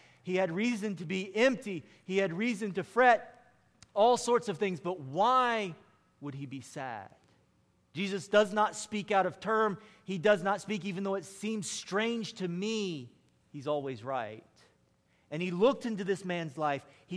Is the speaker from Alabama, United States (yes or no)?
no; Georgia, United States; I grew up in South Georgia, in the deep South